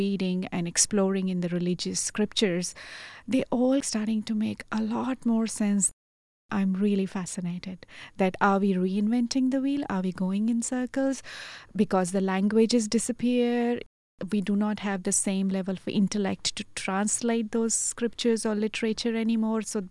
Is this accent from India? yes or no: yes; India; also born or lived in Gujarat / Maharashtra; So I was born in Gujarat, and I was only 13 days old when we moved actually from Gujarat state to Maharashtra state. So I've had an opportunity to sort of go around and live around India.